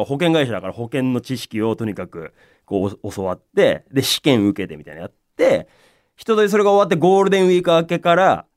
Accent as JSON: {"language": "Japanese", "region": "Tokyo", "country": "Japan", "said": "しかも東京人だからさ、うん、ちょっとこうなんていうの、関西弁とのギャップもあって、"}